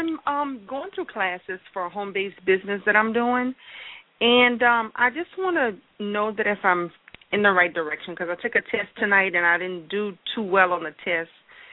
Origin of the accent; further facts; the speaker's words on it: Louisiana, United States; I'm from Louisiana.